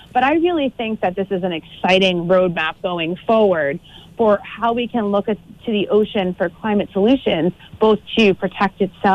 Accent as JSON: {"language": "English", "region": "New England", "country": "United States", "said": "I still remember when I'm from New England, and I remember when there was a Rhode Island and Massachusetts, a thriving lobster fishery"}